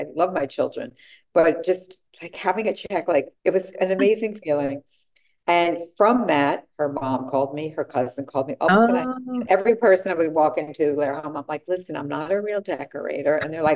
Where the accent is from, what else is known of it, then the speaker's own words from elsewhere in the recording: New York, United States; Born and bred in New York. So, you know, we're not known for our patience.